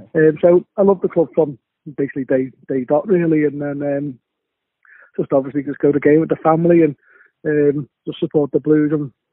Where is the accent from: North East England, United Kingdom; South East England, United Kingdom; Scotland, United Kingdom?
Scotland, United Kingdom; you're English, I'm Scottish. I'm Liverpool, you're Everton.